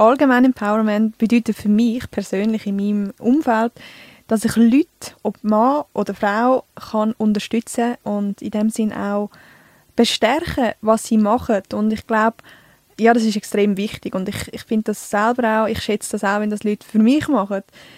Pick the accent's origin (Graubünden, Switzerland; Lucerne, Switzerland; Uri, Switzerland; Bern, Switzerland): Uri, Switzerland; Altdorf; ich bin mit 26 die Jüngste in dieser Runde. Auch wenn man mir es nicht angehört, ich bin in Altdorf, im Kanton Uri, also im schönen Urnerland, aufgewachsen. Und ja, ich rede Dialekt nicht.